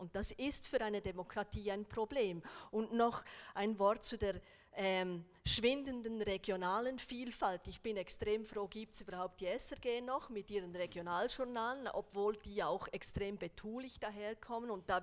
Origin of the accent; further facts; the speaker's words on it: Bern, Switzerland; ich kriege da als Bernerin sehr wenig mehr